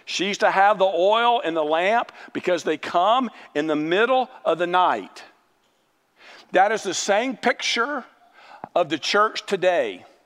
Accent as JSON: {"language": "English", "town": "Mobile", "region": "Alabama", "country": "United States", "tie": "born or raised there", "said": "I grew up in Mobile, and I don't like Mardi Gras"}